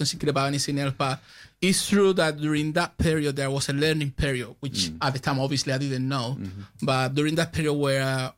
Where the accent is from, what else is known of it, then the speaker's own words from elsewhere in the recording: Canary Islands, Spain; now in United Kingdom; I grew up in Gran Canaria.